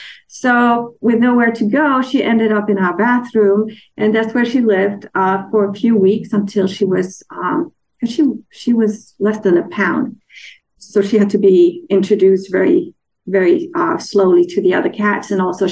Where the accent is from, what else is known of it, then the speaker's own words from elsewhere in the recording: Denmark; And because I'm from Europe, I'm from Denmark, and there isn't that stigma with black cats as strongly as it is.